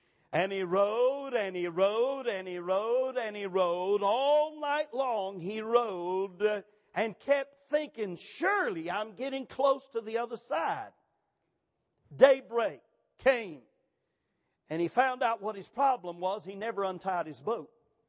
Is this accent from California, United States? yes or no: no; South Carolina, United States; And when I was raised in South Carolina, I saw, you don't see this much in our day, but I saw lots of snuff dipping ladies.